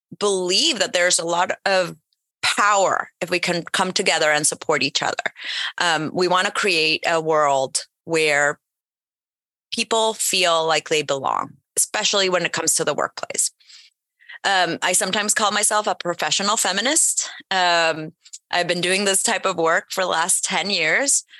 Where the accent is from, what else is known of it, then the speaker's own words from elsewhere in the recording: El Salvador; also born or lived in Mexico; now in New York, United States; I've moved around, not a lot, but I have moved countries. I'm from El Salvador, lived in Mexico for a really long time and then moved to New York.